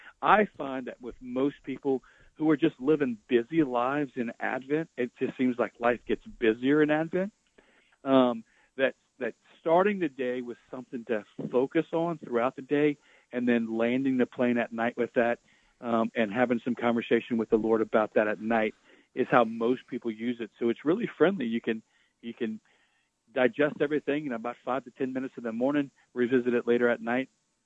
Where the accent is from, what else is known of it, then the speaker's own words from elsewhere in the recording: Louisiana, United States; You know, when I grew up in here in South Louisiana, and there's a strong Marian devotion here in Cajun country.